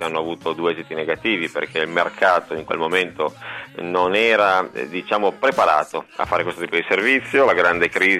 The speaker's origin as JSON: {"language": "Italian", "town": "Turin", "region": "Piedmont", "country": "Italy", "said": "Siamo tutti di Torino, abitiamo a Torino"}